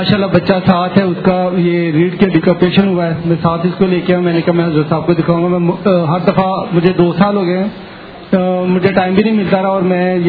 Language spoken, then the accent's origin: Urdu; Lahore, Punjab, Pakistan; ، میں لاہور سے ہوں